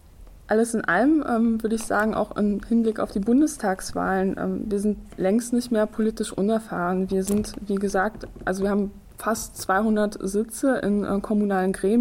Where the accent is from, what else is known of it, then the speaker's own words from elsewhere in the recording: Lower Saxony, Germany; Ich komme aus Niedersachsen